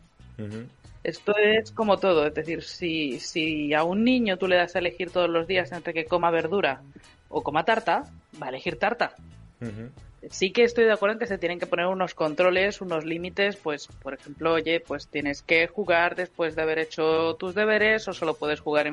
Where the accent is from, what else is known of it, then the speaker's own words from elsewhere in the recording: Region of Murcia, Spain; yo soy murciana